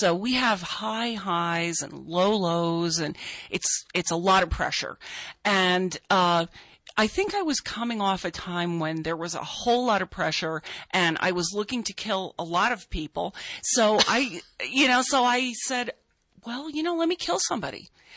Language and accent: English; New Jersey, United States; No, I'm originally from New Jersey, which I do bring up in the book.